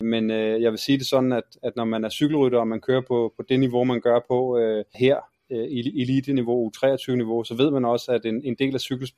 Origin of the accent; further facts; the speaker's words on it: Rødovre, Capital Region of Denmark, Denmark; kommer hjem over Farum igennem min hjemby Rødovre